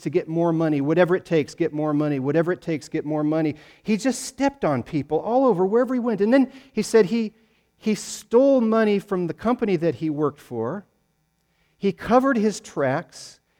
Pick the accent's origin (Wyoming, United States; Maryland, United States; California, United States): Wyoming, United States; Casper; the town that I grew up in Casper, Wyoming.